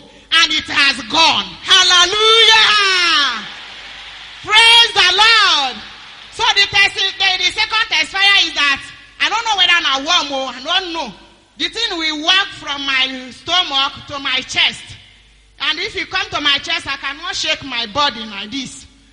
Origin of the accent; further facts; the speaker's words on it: Abuja, Federal Capital Territory, Nigeria; By the grace of God … I come from Glorious District, Ipape, Abuja.